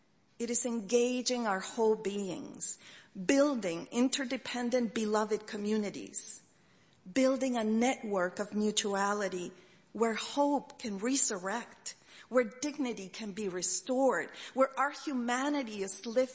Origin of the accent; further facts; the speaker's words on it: Chile; I grew up in the Catholic Church in a small town in Chile, a church which was part of a theological revolution, liberation theology.